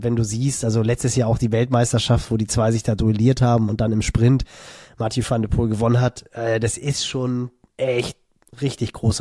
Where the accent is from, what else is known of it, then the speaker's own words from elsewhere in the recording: Northern Germany, Germany; für mich als Norddeutscher